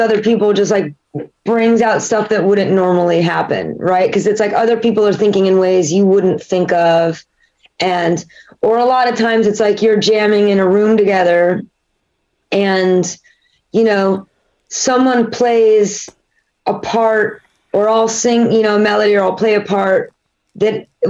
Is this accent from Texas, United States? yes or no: no; Indianapolis, Indiana, United States; now in Los Angeles, United States; I'm from Indianapolis.